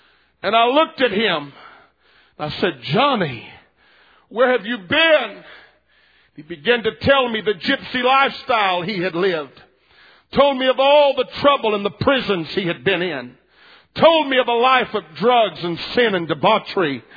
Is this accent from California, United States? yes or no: yes; Los Angeles, California, United States; I was raised in Los Angeles, young boy, walking home from the park